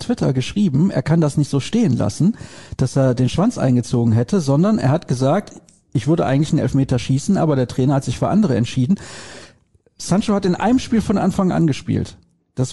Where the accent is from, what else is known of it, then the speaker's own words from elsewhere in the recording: Solingen, North Rhine-Westphalia, Germany; Die Hörer wissen das ja, ich komme aus Solingen.